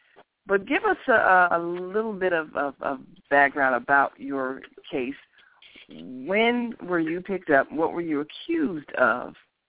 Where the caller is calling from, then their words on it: Chicago, Illinois, United States; Of course, we're calling from Chicago, but we know that this is happening all across the country.